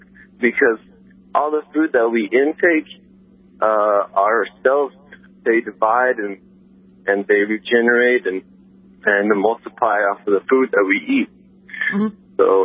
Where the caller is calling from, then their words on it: Odessa, Texas, United States; I'm calling from Odessa, Texas.